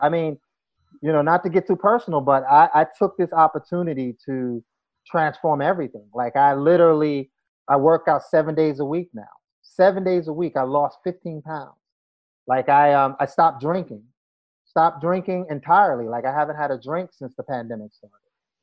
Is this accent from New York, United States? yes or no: yes; Bushwick, New York, United States; But I was born and raised in Bushwick, but Bed-Stuy, my formative years have been here.